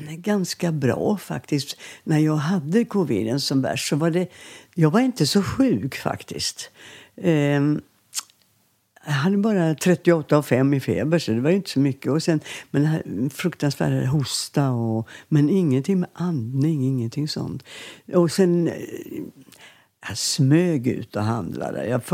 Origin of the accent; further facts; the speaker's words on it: Landskrona, Skåne, Sweden; born there; Så de gick hela vägen, 3 kilometer ungefär in till BB i Landskrona. Och där föddes jag.